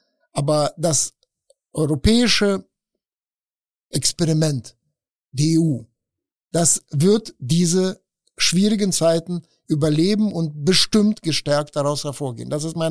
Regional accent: Russia; und das ist leider für mein Heimatland Russland eine Konzentration auf die Ukraine.

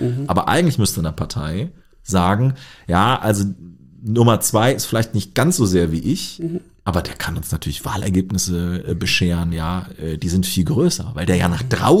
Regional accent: Göttingen, Lower Saxony, Germany; Ich komme aus Göttingen, das ist eine Studentenstadt.

